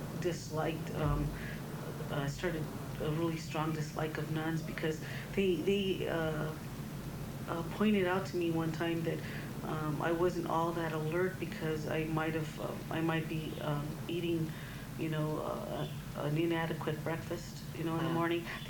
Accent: Los Angeles, California, United States; also born or lived in El Paso, Texas; Okay, well, I was born in El Paso, Texas. That's where my mother and father were born. Then I think when I was about a year old, we moved to Los Angeles. And we lived in several places before. We wound up at Mar Vista Gardens Housing Projects in Culver City.

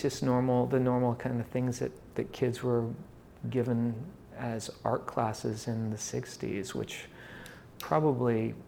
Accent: Spokane, Washington, United States; born there; I was born in Spokane, Washington, October 16th, 1957.

